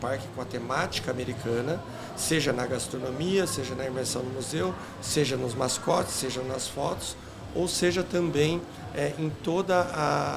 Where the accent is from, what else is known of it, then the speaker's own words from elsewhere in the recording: São Paulo, Brazil; now in Gramado, Brazil; Afinal, eu estava morando aqui já há alguns anos, né? Sou de São Paulo, né?